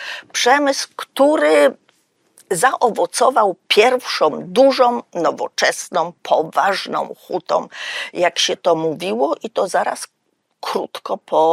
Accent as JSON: {"language": "Polish", "region": "Silesian Voivodeship", "country": "Poland", "said": "Złoża węgla bardzo bogate, te, które mamy między innymi u nas na Śląsku"}